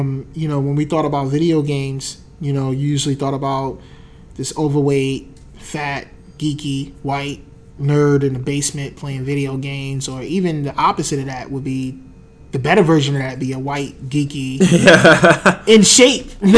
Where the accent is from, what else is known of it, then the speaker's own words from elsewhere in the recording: New Jersey, United States; And I was from Jersey.